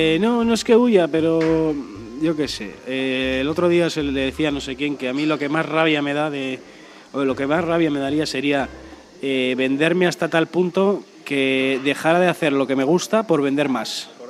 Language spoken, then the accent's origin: Spanish; Oiartzun, Basque Country, Spain; Yo soy de Oiartzun